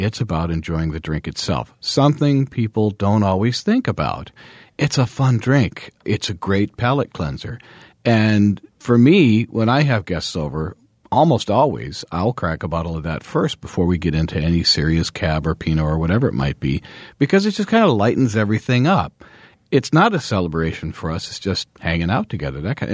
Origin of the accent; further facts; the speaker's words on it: Ohio, United States; Oregon, upstate New York, my home state of Ohio.